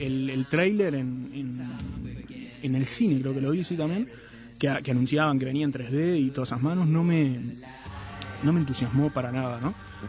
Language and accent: Spanish; Salto, Uruguay; Yo cuando venía a Montevideo, cuando era chico, porque yo soy de Salto, como ya ustedes saben, venía cada tanto a Montevideo